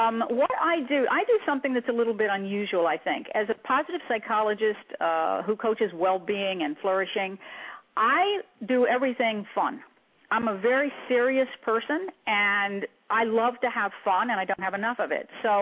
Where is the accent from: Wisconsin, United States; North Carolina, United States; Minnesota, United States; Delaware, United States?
Delaware, United States; Delaware ornery, mischievous. I'm from Delaware.